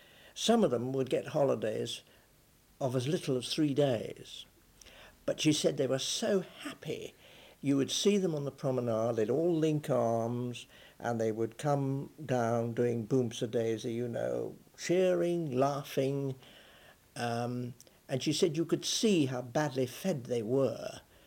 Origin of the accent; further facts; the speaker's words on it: Douglas, Isle of Man; born there; In my recollection during my childhood, because of course I was born in Douglas